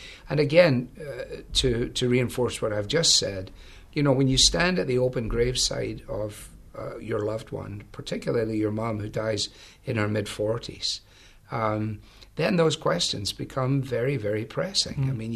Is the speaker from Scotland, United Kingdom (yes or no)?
yes; Glasgow, Scotland, United Kingdom; in the 50s in Glasgow, and I had the privilege of being brought up in a home that was Christian.